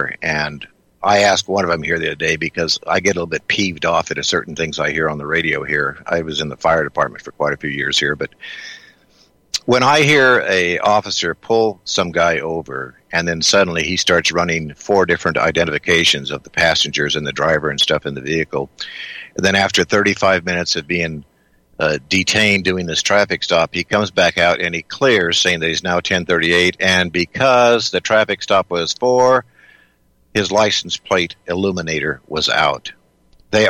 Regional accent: Las Vegas, Nevada, United States; I grew up in Las Vegas, and as a kid, the Nevada Highway Patrol would be on the side of the road helping some elderly lady or something change a tire.

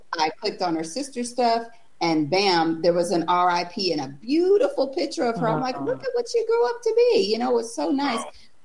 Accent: Alaska, United States; because I grew up in Alaska. So, I mean, I'm very far away from that right now.

